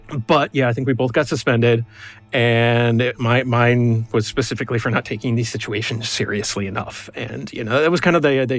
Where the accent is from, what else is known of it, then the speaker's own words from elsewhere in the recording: Wisconsin, United States; I grew up in Wisconsin. Both of my parents were in medicine.